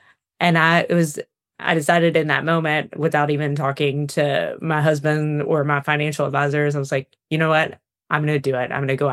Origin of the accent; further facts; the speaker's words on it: High Point, North Carolina, United States; So I am from North Carolina. So I'm a High Point, North Carolina native, born and raised.